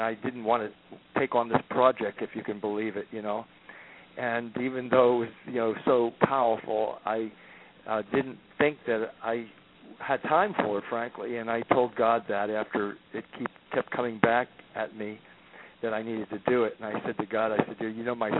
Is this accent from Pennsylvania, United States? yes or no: yes; Philadelphia, Pennsylvania, United States; And Sherry's from Philadelphia. I'm from Philadelphia.